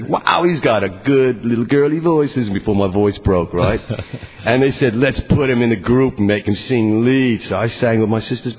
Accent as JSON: {"language": "English", "town": "Brooklyn", "region": "New York", "country": "United States", "tie": "born or raised there", "said": "Kings Highway? Yeah, and Flatbush Avenue. You know, I'm a Brooklyn boy all the way down the line. Brooklyn."}